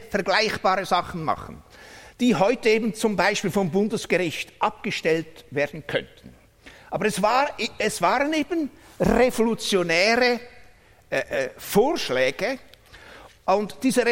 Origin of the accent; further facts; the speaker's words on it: Aargau, Switzerland; 1836, da galt in meinem Heimatkanton Aargau noch Parität.